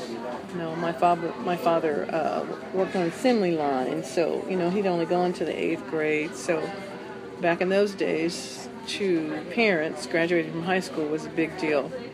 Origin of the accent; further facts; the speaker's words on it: Oakland, California, United States; born there; I was born in Oakland, California, post-World War II.